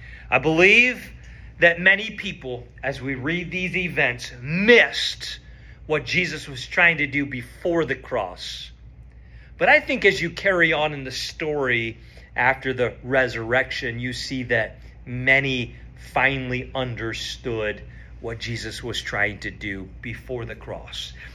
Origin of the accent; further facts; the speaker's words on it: Canada; now in United States; I thought about what I was taught growing up in Canada, what I learned moving to the States